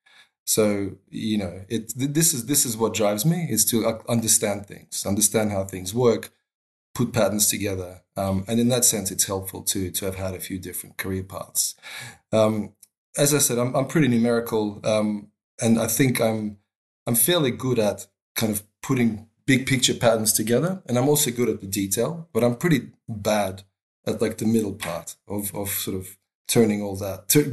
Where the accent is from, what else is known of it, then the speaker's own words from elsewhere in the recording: Australia; moved away as an adult; also born or lived in Moscow, Russia; I was born in Moscow, but my parents moved to Australia when I was pretty young. I was about 11. And then I grew up there. And I spent half of my career there. And then at the age of 30, I left again.